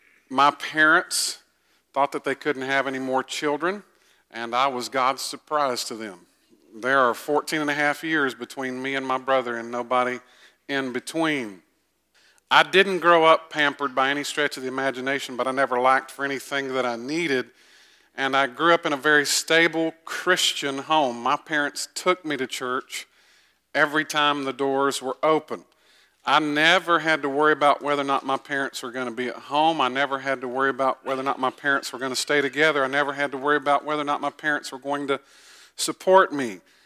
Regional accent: Augusta, Georgia, United States; now in Ellijay, United States; This is home to me. I grew up in Augusta. Augusta will always be my hometown in that respect, but I have no desire to ever live in Augusta again.

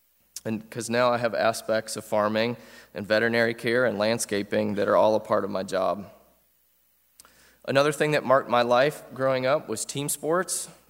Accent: Wheaton, Illinois, United States; My accent probably betrays me, and don't hold it against me, but I am a Yankee by birth. I grew up in Wheaton, Illinois, a western suburb of Chicago, a half mile from the campus of Wheaton College

